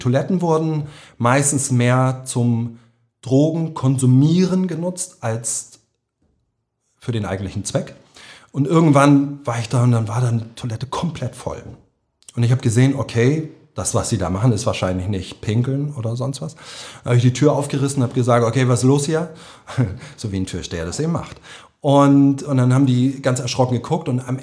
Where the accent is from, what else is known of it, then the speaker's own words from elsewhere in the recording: Hamburg, Germany; moved away; ich bin aus Hamburg, ich bin so und so alt